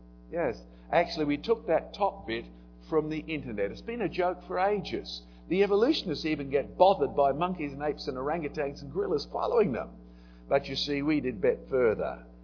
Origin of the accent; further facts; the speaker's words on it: Australia; moved away; I couldn't do much about my accent, but I could sort of drop out very Australian phrases and very Australian words